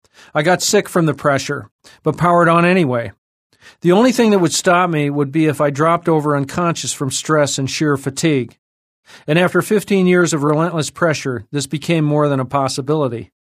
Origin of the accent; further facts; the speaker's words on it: Bend, Oregon, United States; I bought Girl Friday Telephone Answering Service, an ailing answering service in my hometown of Bend, Oregon.